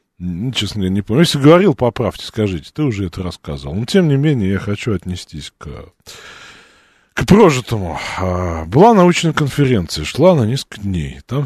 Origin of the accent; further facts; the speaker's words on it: Moscow, Russia; born there; родился в Москве, прожил много где.